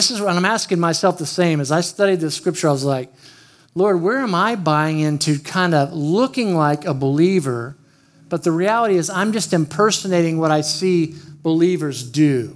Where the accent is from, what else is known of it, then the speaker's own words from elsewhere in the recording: Oklahoma City, Oklahoma, United States; And I grew up in Oklahoma City area, and there was a station called KJ103.